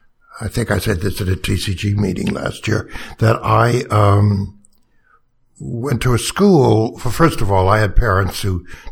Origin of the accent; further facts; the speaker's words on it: Brooklyn, New York, United States; born there; now in Washington, United States; No, I was born in Brooklyn.